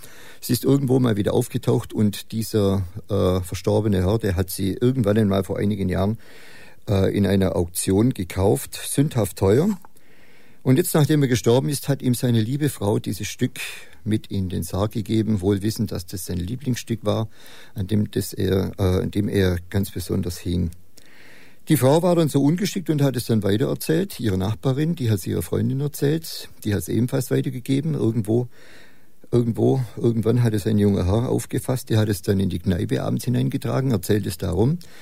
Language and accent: German; Heidenheim, Baden-Württemberg, Germany; Ich komme aus Heidenheim. Ich bin Berufsschullehrer.